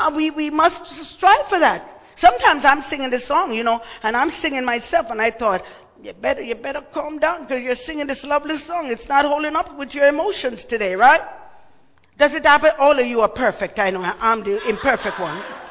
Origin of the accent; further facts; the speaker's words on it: Jamaica; And you know, I'm from Jamaica. The car's always breaking down in the Caribbean.